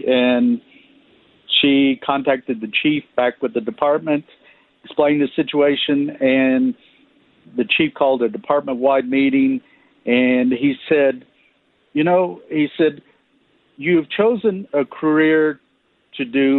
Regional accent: Oklahoma, United States; So as a child growing up in Northeast Oklahoma, heavily wooded, forested area, at times I would disappear playing in the woods

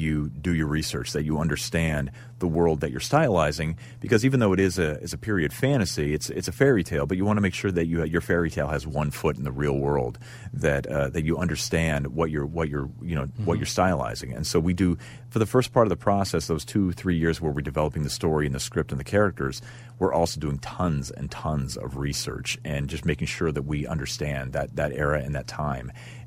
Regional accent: Portland, Oregon, United States; And I grew up in Portland, Oregon.

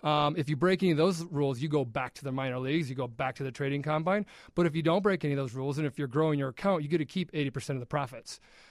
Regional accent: Nebraska, United States; I'm from Nebraska.

